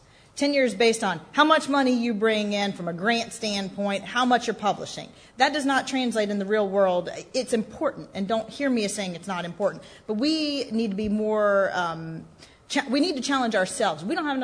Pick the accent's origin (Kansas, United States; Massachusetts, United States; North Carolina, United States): North Carolina, United States; I would call y'all y'all because I'm from North Carolina.